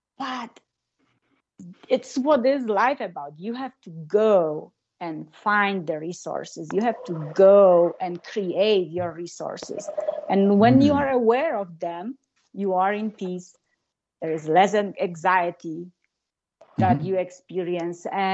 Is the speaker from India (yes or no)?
no; southern Poland, Poland; born there; English is a second language; I was born behind the Iron Curtain in a very small village in southern Poland. I was the youngest of four